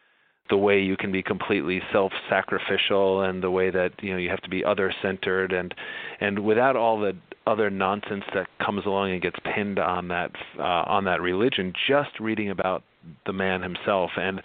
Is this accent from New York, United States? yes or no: yes; New York, United States; I was sort of from the Northeast, you know, from very kind of a liberal section of the Northeast in upstate New York